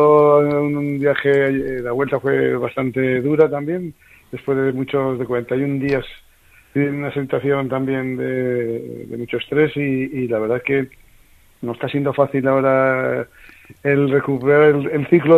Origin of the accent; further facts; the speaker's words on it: Haro, La Rioja, Spain; que en Haro, en mi pueblo, pues la gente estuviera enganchada de esa manera a unos partidos